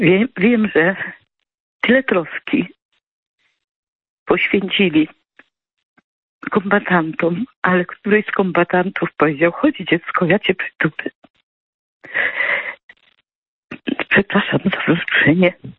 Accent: Sokołów Małopolski, Subcarpathian Voivodeship, Poland; now in Andrychów, Poland; mieszkam obecnie w Andrychowie, ale moje rodzinne strony to jest Sokołów na Podkarpaciu, Sokołów Małopolski. Jestem córką … który walczył i zginął pod Monte Cassino.

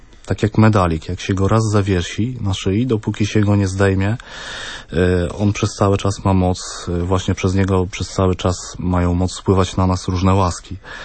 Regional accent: Zamość, Lublin Voivodeship, Poland; now in Niepokalanów, Poland; Przeprowadziliśmy się tutaj z rodzinnego Zamościa

